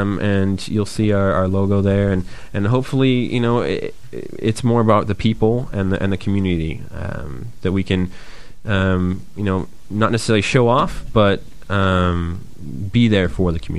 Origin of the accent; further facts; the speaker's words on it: Detroit, Michigan, United States; I am from the States, from a state called Michigan, notably Detroit, the city of Detroit. That's where my accent's from. Apparently, some people say I have a soft accent